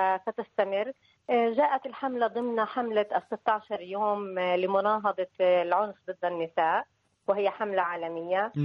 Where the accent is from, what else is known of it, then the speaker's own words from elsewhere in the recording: Palestine; كفلسطينيين نعم نشعر نحن وأسرنا دوما بالتهديد من قبل هذا الاحتلال